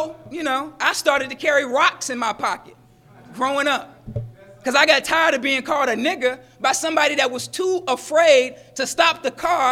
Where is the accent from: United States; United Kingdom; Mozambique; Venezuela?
United States; Atlanta, Georgia; When I was growing up in Atlanta, the Ku Klux Klan decided they wanted to march through downtown Atlanta.